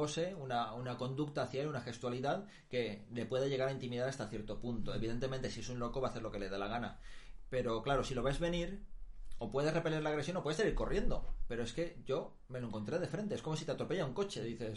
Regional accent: Mataró, Catalonia, Spain; También es catalán como yo, ¿vale? Bueno, él es de Barcelona, yo soy de Mataró, pero está al lado.

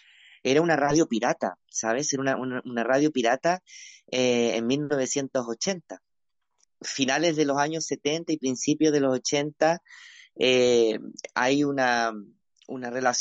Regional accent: southern Chile, Chile; now in Toulouse, France; Soy del sur de Chile y en la actualidad vivo en la hermosa ciudad de Toulouse

